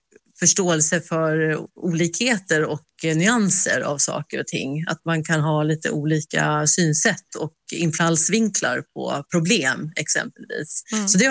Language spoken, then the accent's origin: Swedish; Sweden; jag är ju uppvuxen i Sverige och född här